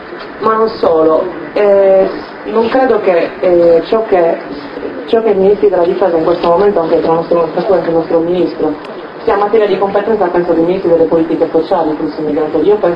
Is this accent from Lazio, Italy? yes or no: no; Sardinia, Italy; non vorrei neanche fare la figura della sardocentrica, perché magari mi occupo solamente delle cose della mia terra